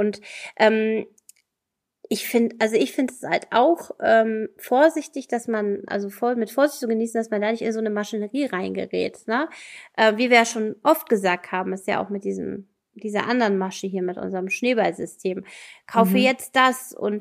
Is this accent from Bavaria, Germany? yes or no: no; Solingen, North Rhine-Westphalia, Germany; ich komme ja aus Solingen in NRW